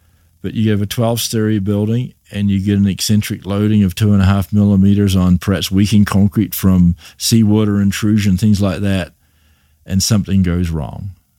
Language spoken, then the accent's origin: English; New Zealand; but I'm from New Zealand, where they have England, New Zealand, and Australia, and that were part of the British Commonwealth.